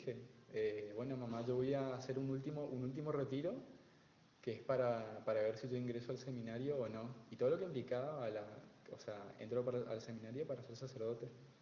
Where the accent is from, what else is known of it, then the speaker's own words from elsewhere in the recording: San Antonio, Misiones, Argentina; Yo soy de San Antonio, al norte de la provincia, cerca de Bernardo de Irigoyen, 30 kilómetros de Bernardo de Irigoyen aproximadamente, un pueblito San Antonio, desde ahí vengo.